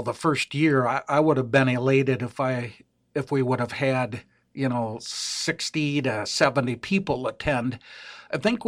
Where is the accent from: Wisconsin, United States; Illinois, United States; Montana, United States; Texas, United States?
Wisconsin, United States; Wonewoc; I grew up in the Wonewoc area.